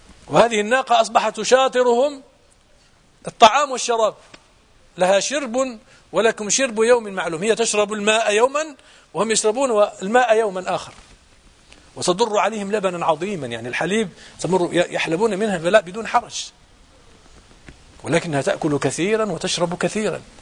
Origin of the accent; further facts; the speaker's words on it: Morocco; احنا عندنا في المغرب يسمى البناء